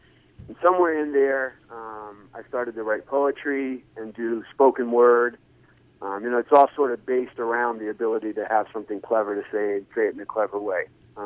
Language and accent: English; Kensington, Maryland, United States; So I grew up in Kensington, Maryland, which is a suburb outside of D.C.